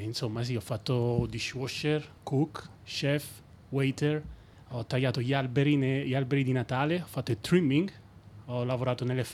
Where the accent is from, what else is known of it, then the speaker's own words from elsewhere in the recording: Campania, Italy; moved away as an adult; now in Australia; ho perso un po' le staffe in Italia perché ho lavorato 7 anni in banca. Dopodiché, per una scelta etica, insomma, per seguire i miei sogni, ho dato una possibilità all'Australia.